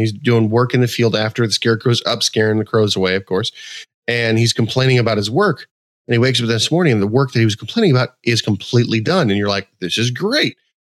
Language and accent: English; West Coast, United States; I grew up on the West Coast.